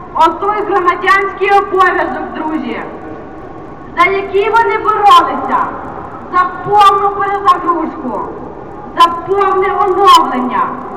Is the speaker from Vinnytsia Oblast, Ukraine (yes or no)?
no; Odesa, Odesa Oblast, Ukraine; Бо якщо я, одеситка, не боюся говорити